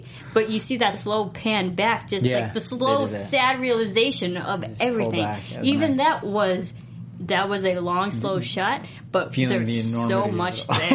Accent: Philippines; and as a Filipino, I was like, holy crap, there's so many cases in Philippines

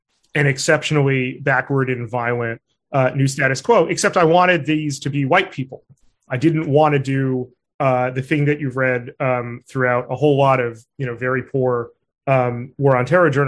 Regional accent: Brooklyn, New York, United States; So I'm from Brooklyn, New York. I'm a native of a neighborhood called Flatbush.

